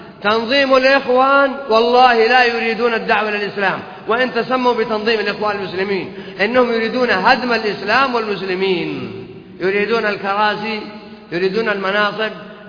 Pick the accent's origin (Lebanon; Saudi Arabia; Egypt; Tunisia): Saudi Arabia